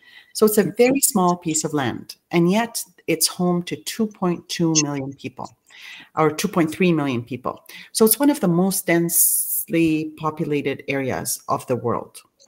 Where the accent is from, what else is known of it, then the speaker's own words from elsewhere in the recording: Beit Lahia, Gaza Strip, Palestine; And that's where I'm from. I'm actually from Beit Lahia. But we're closer to the Mediterranean.